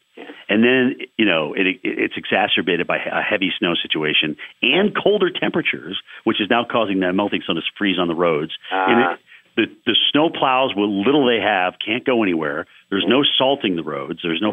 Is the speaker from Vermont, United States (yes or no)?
yes; Vermont, United States; also born or lived in Connecticut; So even though I really consider Vermont my home state and the state I grew up in, that's Red Sox Nation.